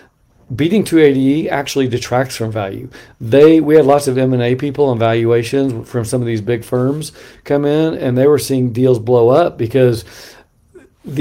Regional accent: Bend, Oregon, United States; so I think in my hometown, Bend, Oregon, guy Joe's got a little, he's got his truck, and he's all of a sudden a delivery company

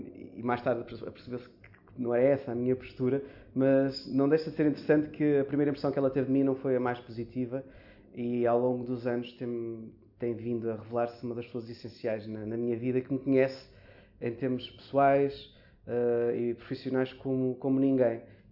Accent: Santa Maria da Feira, Aveiro, Portugal; na minha terra natal, que é em Santa Maria da Feira, uma pequena freguesia de lá.

